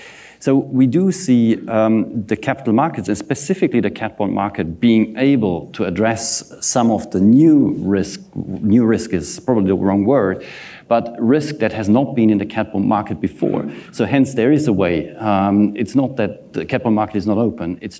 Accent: Germany; So some of you may know I'm from Germany, actually. So I'm not very, friendly with my home country normally.

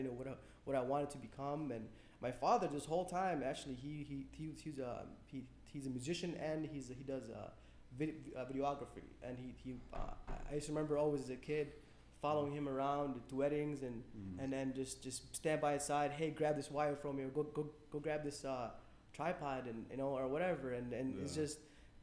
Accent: Sudan; moved away; also born or lived in Egypt; because I come from Sudan. I was born in Sudan, and then we moved to Egypt.

